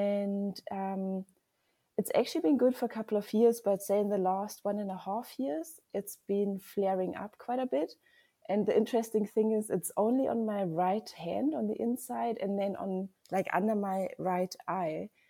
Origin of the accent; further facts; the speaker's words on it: Germany; English is a second language; now in South Africa; I'm from Germany, but I do live most of the time in South Africa now. So I think it's a bit of a mixture, but I'm German